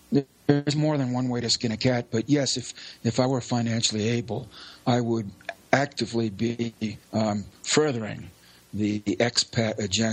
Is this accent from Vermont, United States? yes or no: no; Virginia, United States; moved away as an adult; now in Ecuador; Well, I'm a native Virginian. I was born and reared in Virginia on the east coast of the United States back in the late 50s and 60s and early 70s.